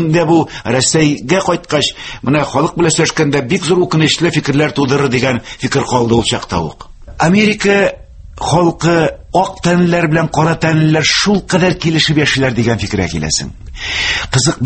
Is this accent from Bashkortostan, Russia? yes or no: yes; Karkaly, Bashkortostan, Russia; Мин битендә Кәркәле авылыннан, Кәркәле белән Бәләк Кәркәле белән Ишле арасы бары тик 7 чакрым гына.